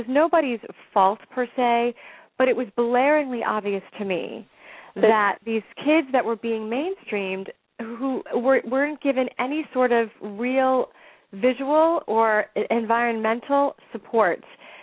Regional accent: East Coast, United States; I was teaching on the East Coast. I'm from the East Coast, and I was working out of the country as a cruise director for quite some time

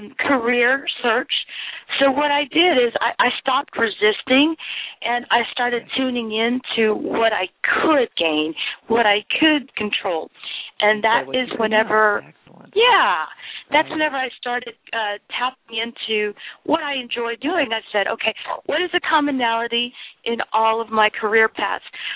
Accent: United States; I'm like, I'm from America. You know, I'm American.

